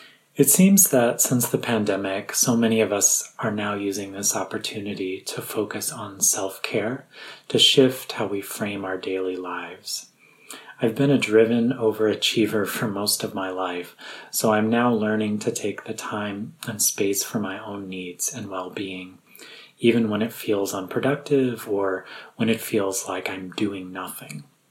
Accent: Midwest, United States; I grew up in the Midwest and have lived all across the country, so thinking that I might live in rural Vermont someday never really crossed my mind

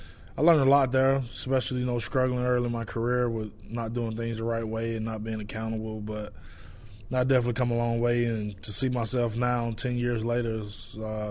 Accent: Batesville, Mississippi, United States; When Friday Night Lights going on in my hometown, everything shut down.

